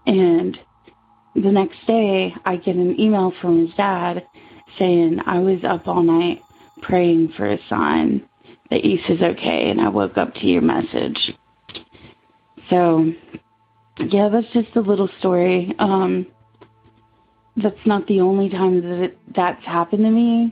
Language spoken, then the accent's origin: English; Virginia, United States; I'm from Virginia. I'm 33.